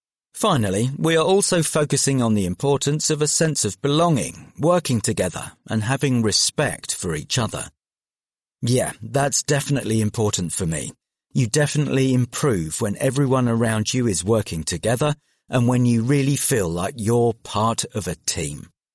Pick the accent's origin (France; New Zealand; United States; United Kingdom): United Kingdom; London; Well, I grew up in South London, and it was a bit different for me because I didn't go out that much.